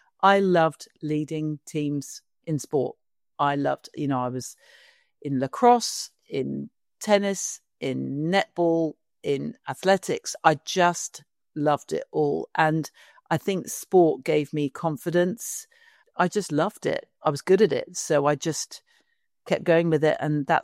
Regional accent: South East England, United Kingdom; And I grew up just outside Windsor.

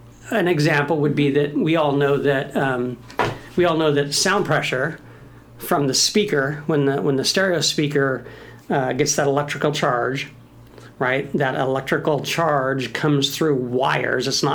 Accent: California, United States; I'm growing up in California.

